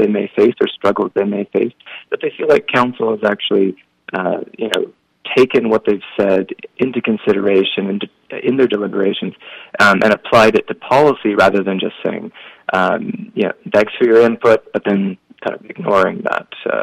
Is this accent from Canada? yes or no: yes; Victoria, British Columbia, Canada; I'm born and raised in Victoria, as you mentioned. So for me, you know, I have a strong sense of identity and my roots go really deep in the community.